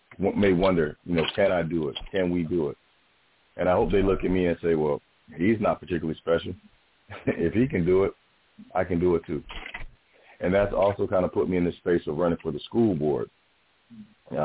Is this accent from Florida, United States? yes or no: yes; West Palm Beach, Florida, United States; also born or lived in Tallahassee; So I was born in Tallahassee. My parents met in college. My dad was at FAMU. My mother was at Florida State. So for my first 4 years, I lived in Tallahassee, but then my dad secured a job with Florida Power and Light. So he moved us down to West Palm Beach.